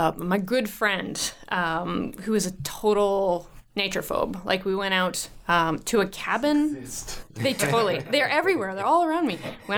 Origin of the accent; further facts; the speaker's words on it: Vancouver, British Columbia, Canada; we grew up in the West End, so I'm a city girl, right? But I had Stanley Park